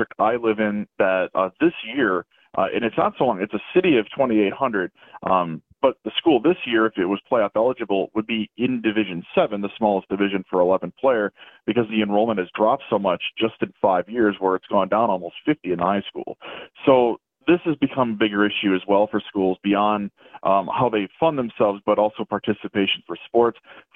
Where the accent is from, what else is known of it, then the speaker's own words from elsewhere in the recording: Cadott, Wisconsin, United States; my hometown of Cadott in northwestern Wisconsin was one of the first schools to kind of do this.